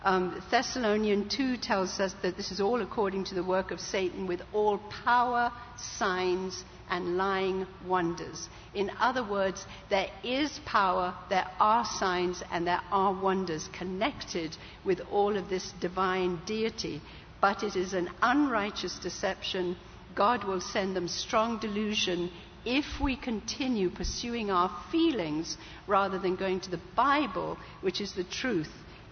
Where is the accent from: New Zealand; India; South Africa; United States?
India; I don't know if anybody's gone to a zoo growing up in India. I saw the roaring, hungry lions